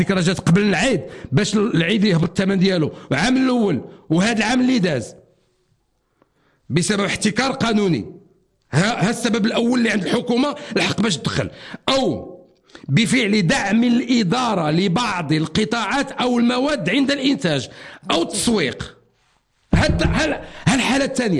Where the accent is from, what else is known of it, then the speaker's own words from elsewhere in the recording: Morocco; التجربه ديالي البسيطه بصفتي مواطن مغربي قريب من شنو كاين في السوق